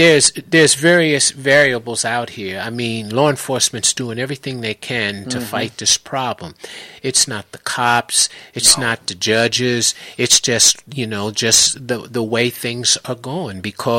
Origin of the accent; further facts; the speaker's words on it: Washington, District of Columbia, United States; It was a real big thing in the neighborhood where I grew up in Washington, D.C.